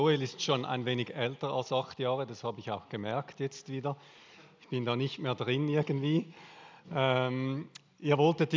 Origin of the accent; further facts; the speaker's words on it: Switzerland; Als Schweizer keine Chance, oder? Wollen wir nicht.